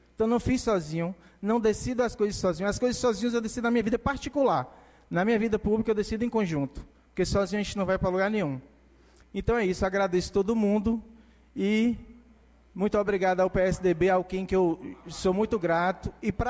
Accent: Vitória da Conquista, Bahia, Brazil; Thiago é de Conquista, eu sou de Conquista

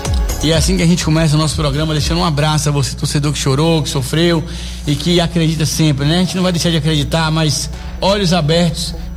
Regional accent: Brazil; Porque nós somos brasileiros resilientes e a seleção é um patrimônio do povo brasileiro.

